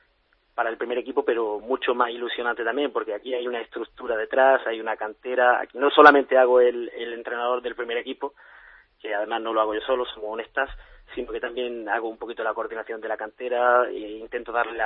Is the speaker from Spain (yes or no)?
yes; Granada, Andalusia, Spain; Yo soy de Granada. En Granada sales a las 11 de la noche y hay gente por la calle.